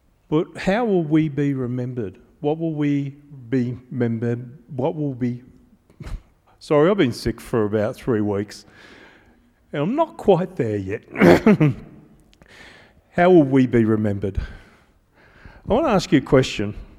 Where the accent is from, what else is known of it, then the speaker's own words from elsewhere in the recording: Australia; Now, the irony that I enjoy being Australian is that the son of a convict went and beat the English elite.